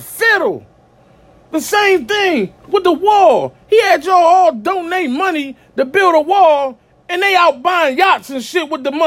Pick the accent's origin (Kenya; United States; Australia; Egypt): United States; As an American, somebody that was born here, ancestors built the country.